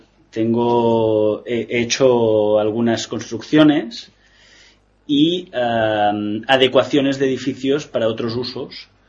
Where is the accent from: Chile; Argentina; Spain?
Spain; Barcelona, Catalonia; yo no soy argentino, soy de Barcelona.